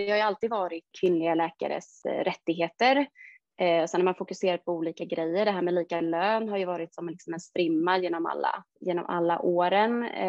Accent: Stockholm, Stockholm County, Sweden; moved away as an adult; also born or lived in Uppsala; now in Eksjö, Sweden; Jag är ursprungligen från Stockholm. Pluggade i Uppsala. Efter examen så jobbade jag 1,5 år i Uppsala innan jag flyttade hit.

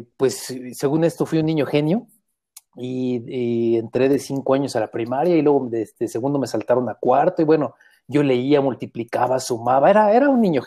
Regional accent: Mexico City, Mexico; yo nací, soy originario de la Ciudad de México y siempre desde pequeño había querido ser pintor.

